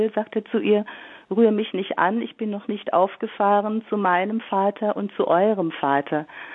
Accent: Dossenheim, Baden-Württemberg, Germany; Ich komme aus Dossenheim bei Heidelberg, kennen Sie bestimmt.

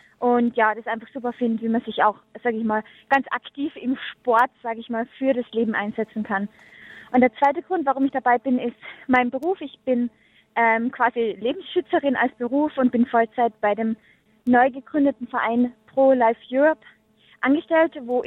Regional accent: Carinthia, Austria; born there; now in Vienna, Austria; Ich bin 23 Jahre alt, habe Pädagogik studiert, bin gebürtige Kärntnerin, das heißt aus dem Süden von Österreich, und wohne seit kurzer Zeit in Wien.

